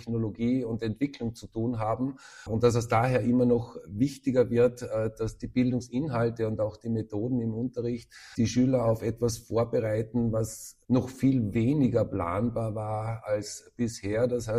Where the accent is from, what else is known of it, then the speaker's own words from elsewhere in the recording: Carinthia, Austria; now in Feldkirch, Austria; Ich bin geboren und aufgewachsen in Kärnten und dann, weil sich das idealerweise damals so ergeben hat, nach Vorarlberg gekommen.